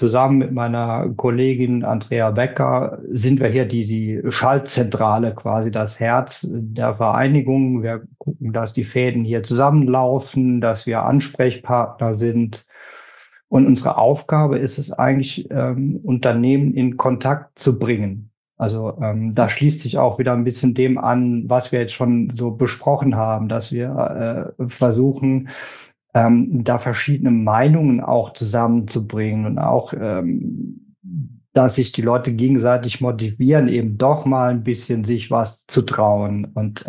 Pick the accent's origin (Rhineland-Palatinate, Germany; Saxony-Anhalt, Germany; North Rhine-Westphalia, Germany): Rhineland-Palatinate, Germany; ich kam als, ich kann es ja jetzt sagen, ich kam als Pfälzer, da muss man ein bisschen vorsichtig sein, noch immer.